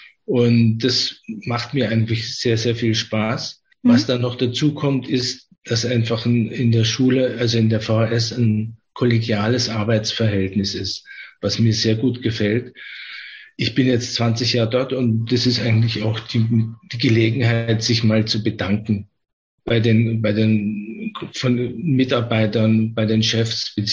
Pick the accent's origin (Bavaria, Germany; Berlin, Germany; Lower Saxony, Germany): Bavaria, Germany; Augsburg; born there; Geboren bin ich 1954 in Augsburg. Nach einem Kunststudium in München und Wien kam ich in den 80er Jahren nach Karlsruhe. Seitdem arbeite ich hier als freischaffender Künstler